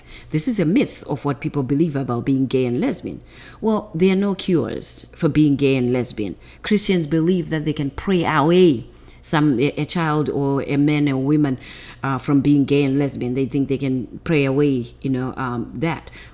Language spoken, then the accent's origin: English; Zimbabwe; because I'm from Zimbabwe